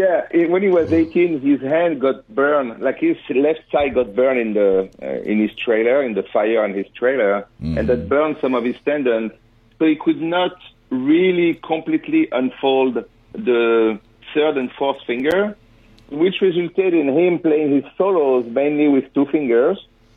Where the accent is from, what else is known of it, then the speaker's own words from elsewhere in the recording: Fontainebleau, Île-de-France, France; I'm from France. So I grew up in Fontainebleau, like near Fontainebleau, which is the hometown